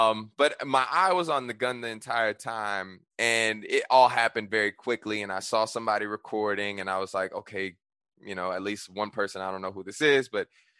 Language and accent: English; United States; I'm not from here. I'm from America.